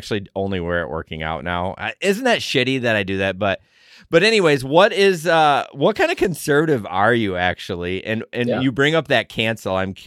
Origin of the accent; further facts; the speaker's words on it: Michigan, United States; oh my gosh, I'm so nasally. I'm from Michigan.